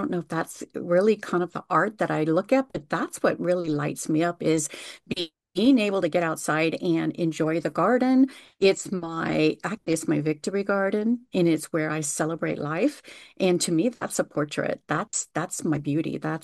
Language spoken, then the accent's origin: English; California, United States; I'm in the Los Angeles area. I grew up in the San Gabriel Valley. I'm currently in the high desert.